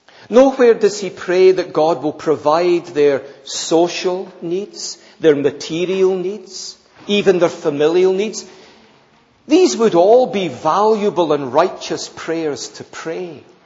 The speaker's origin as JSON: {"language": "English", "region": "England", "country": "United Kingdom", "said": "I'm English."}